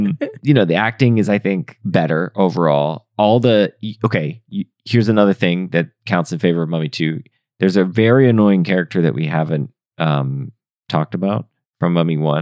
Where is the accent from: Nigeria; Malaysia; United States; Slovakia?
Malaysia; I'm a Malaysian.